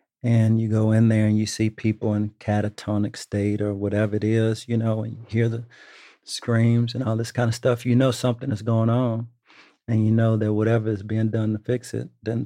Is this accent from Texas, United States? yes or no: yes; Texas, United States; You know, where I'm from Texas, you know, I still have a sort of terror about speaking back to adults.